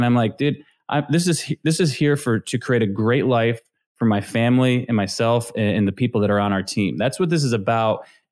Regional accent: New York, United States; growing up in Western New York, it's very depressed.

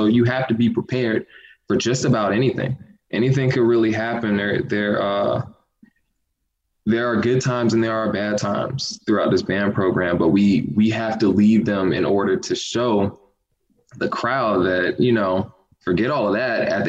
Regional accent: Miami Gardens, Florida, United States; coming from high school, people respected my high school band. I came from Carroll City, by the way

